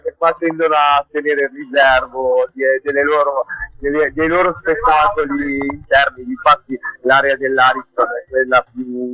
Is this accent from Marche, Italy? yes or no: no; Milan, Lombardy, Italy; Io poi sono di Milano, quindi sono abituato ai ritmi veloci